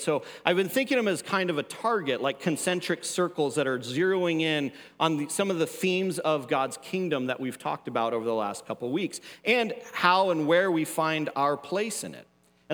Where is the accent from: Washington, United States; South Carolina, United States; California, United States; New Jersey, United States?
Washington, United States; Seattle; So yeah, Mariners fan. I'm from Seattle.